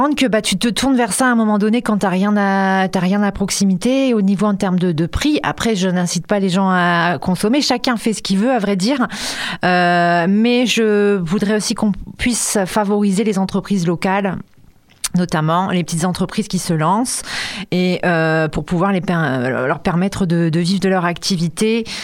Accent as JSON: {"language": "French", "town": "Vervins", "region": "Hauts-de-France", "country": "France", "tie": "born or raised there", "also_born_or_lived": "Hirson", "said": "Oui, je suis native de là-bas, mais j'ai vécu dans la campagne assez profonde à côté de Vervins, mais voilà, je suis du coin, quoi."}